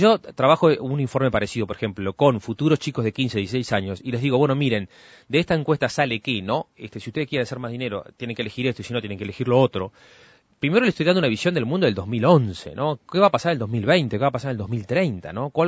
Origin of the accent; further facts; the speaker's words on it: Lascano, Rocha, Uruguay; soy oriundo de Lascano, como se dice así, un saludo a mis coterráneos de Lascano y de Rocha.